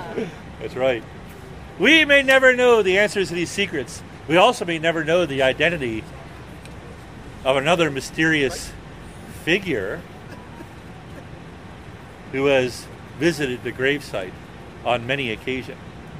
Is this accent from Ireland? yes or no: yes; Ireland; because I'm Irish, I always imagine